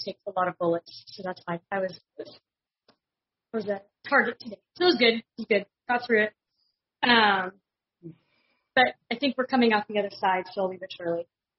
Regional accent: Long Beach, California, United States; I'm from Long Beach, California.

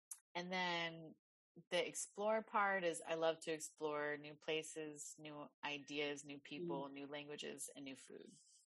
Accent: San Diego, California, United States; as much as I love my hometown in San Diego, as much as I love my family and friends here

